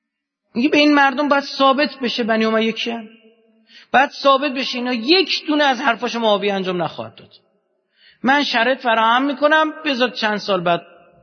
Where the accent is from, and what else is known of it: Iran